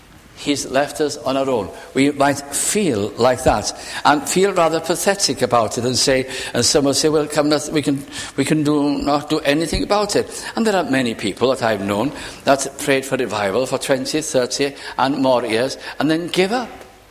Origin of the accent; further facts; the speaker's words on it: Caernarfon, Wales, United Kingdom; The one where I was brought up in Carnarvon